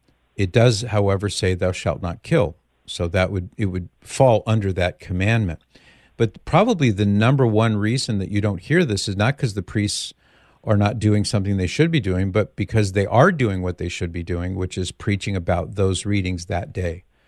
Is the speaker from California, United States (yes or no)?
yes; Mission Viejo, California, United States; miles from where I grew up in Mission Viejo.